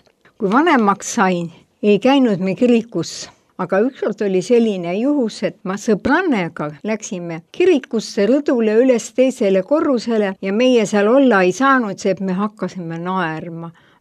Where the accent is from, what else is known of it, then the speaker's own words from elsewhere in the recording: Põlva County, Estonia; Räägin teile enda loo. Olen sündinud ja kasvanud Põlvamaal ühes väikeses külas Võhanta jõe ääres.